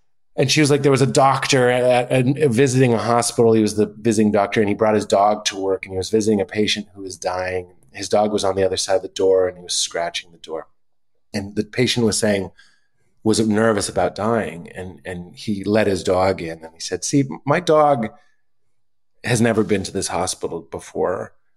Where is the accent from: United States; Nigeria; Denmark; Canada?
United States; Boston, Massachusetts; We're both from Boston, the Boston area.